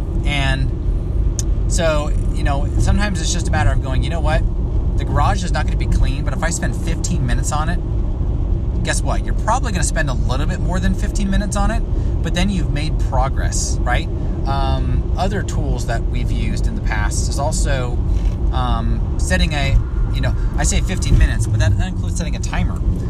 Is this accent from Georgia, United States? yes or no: yes; Georgia, United States; also born or lived in Boise, Idaho; So I have lived in Georgia most of my life. I traveled a lot in my youth. I was born in Boise, Idaho, and my family moved down here when I was very young.